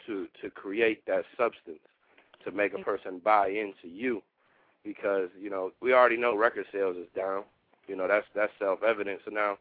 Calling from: Cleveland, Ohio, United States; I'm calling from the top. The North, Cleveland, Ohio.

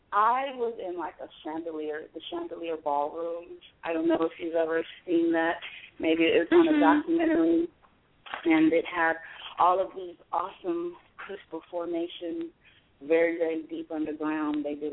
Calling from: Desert Hot Springs, California, United States; I'm calling from Desert Hot Springs, California.

